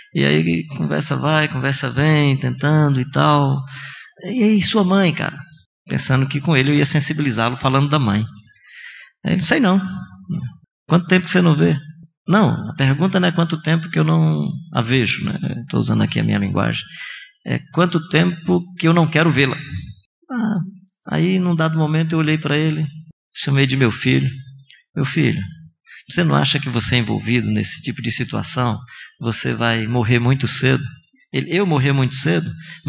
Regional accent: Northeast Region, Brazil; E como nordestinos, especialmente nós que estamos vivendo essa experiência de transição da economia rural e agrária para uma economia industrial e de serviço

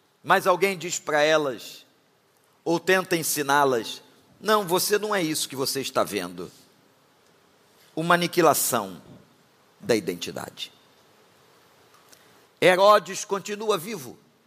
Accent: Rio de Janeiro, Brazil; eu orava pelo bairro onde eu fui criado, como eu disse aqui na Praça Seca

